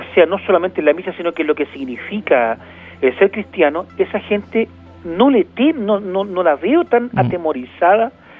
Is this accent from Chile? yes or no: yes; Chile; muchas veces dejamos todo para última hora como buen chileno